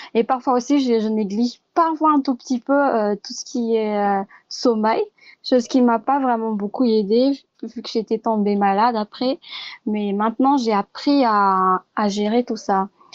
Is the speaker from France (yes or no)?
no; Madagascar; moi, j'ai vécu à Madagascar. Je suis née à Madagascar.